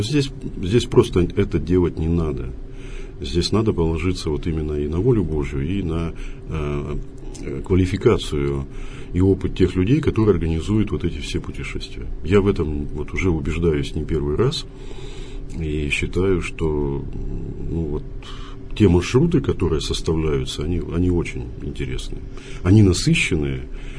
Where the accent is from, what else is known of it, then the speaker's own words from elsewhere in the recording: Yekaterinburg, Sverdlovsk Oblast, Russia; мы группа паломников из Екатеринбурга